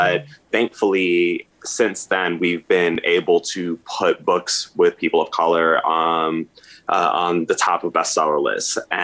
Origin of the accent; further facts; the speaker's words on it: New York City, New York, United States; a gay Puerto Rican growing up in the South Bronx, much like I am and, you know, and I did.